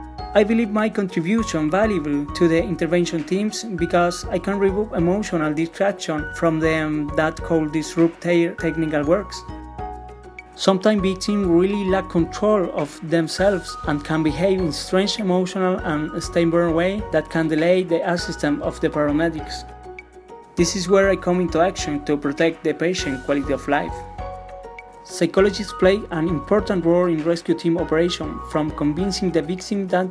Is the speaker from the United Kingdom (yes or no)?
no; Chile; I'm from Chile